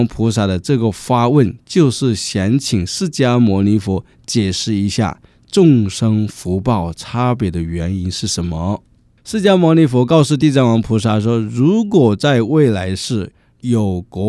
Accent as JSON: {"language": "Chinese", "country": "China"}